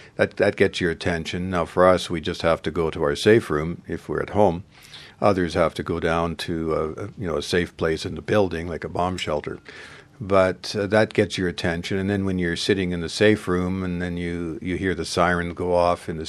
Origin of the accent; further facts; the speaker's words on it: Canada; And you'd say, well, we're from Canada and we're volunteering here in Israel.